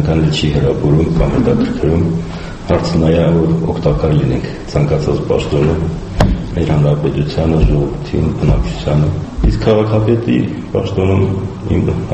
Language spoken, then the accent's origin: Armenian; Stepanakert, Karabakh, Azerbaijan; ես ծնվել մեծացել եմ Ստեփանակերտում, իսկապես ես էլ մեր քաղաք սիրում եմ որպես քաղաքացի